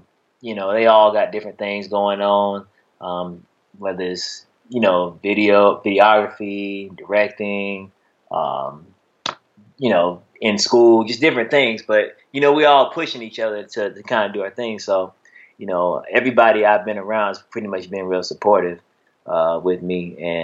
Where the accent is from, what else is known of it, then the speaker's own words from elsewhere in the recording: Shelby, North Carolina, United States; I'm from a small town. I'm from Shelby, North Carolina, like the smallest town ever.